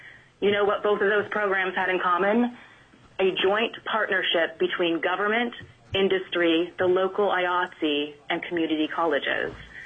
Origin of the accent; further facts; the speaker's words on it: Alaska, United States; now in Los Angeles, United States; I'm also a proud Alaskan. I grew up here.